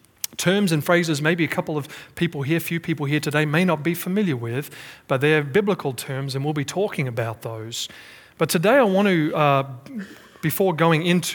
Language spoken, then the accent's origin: English; Australia; But over in my home country of Australia, they've been finding gold.